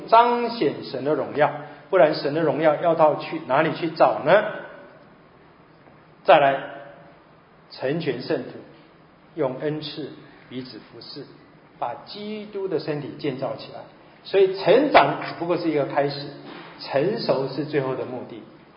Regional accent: Taipei, Taiwan; 其实我的台语哈，我是台北人呐，我们都讲国语的哈，所以我们台语很少，只是在家里跟妈妈对话几句。

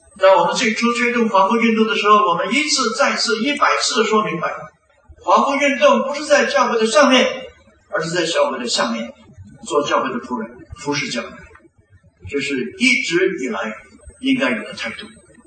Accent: Beijing, China; 我是北京人，在北京长大

